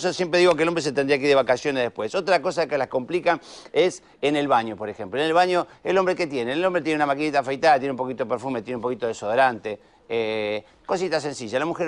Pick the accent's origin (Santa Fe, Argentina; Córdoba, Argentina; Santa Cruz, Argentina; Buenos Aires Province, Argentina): Santa Fe, Argentina; now in Buenos Aires, Argentina; yo le tengo odio a la escalera mecánica porque cuando vine de Santa Fe acá yo tardaba.